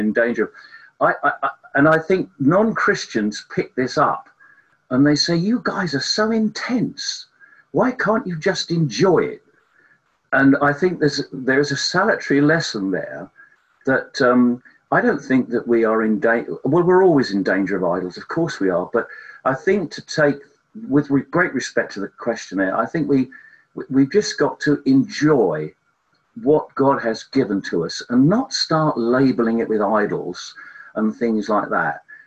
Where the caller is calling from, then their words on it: Tunbridge, South East England, United Kingdom; we live near Knole Park. I'm speaking from Tunbridge in Kent, a lovely part of the world.